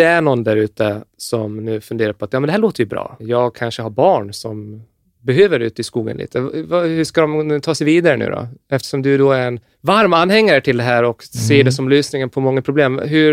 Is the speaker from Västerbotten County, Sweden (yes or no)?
no; Stockholm, Stockholm County, Sweden; det fanns en skog i närheten av Djurgården där jag växte upp